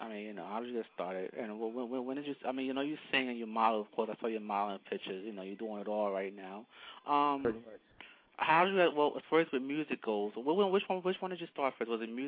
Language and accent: English; Newark, New Jersey, United States; So, you know, Jersey is not far from where I was born and raised in Newark, you know.